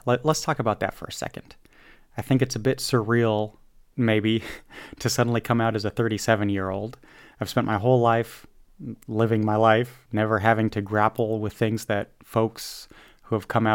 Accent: United States; I do a show about the US in German, and since I'm an American, I give a slice of my private life every once in a while

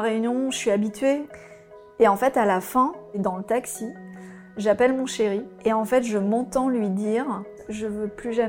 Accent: Hauts-de-France, France; J'ai grandi dans l'Oise.

